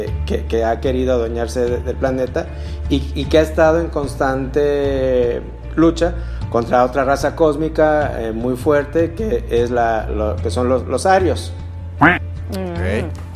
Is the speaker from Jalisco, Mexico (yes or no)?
yes; Guadalajara, Jalisco, Mexico; qué podemos esperar nosotros aquí como tapatíos, no?